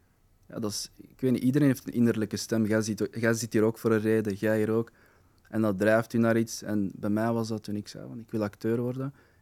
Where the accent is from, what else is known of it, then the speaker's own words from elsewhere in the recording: Flanders, Belgium; Van ik als Vlaming met Marokkaanse origine, die twee culturen die constant zo'n mengelmoes is